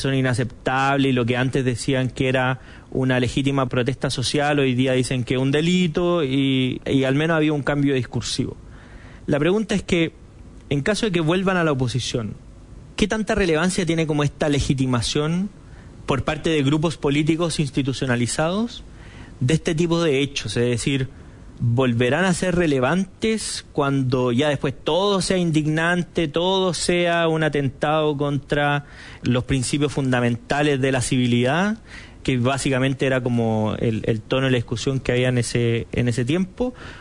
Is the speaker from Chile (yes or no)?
yes; Chile; qué tipo de sociedad somos los chilenos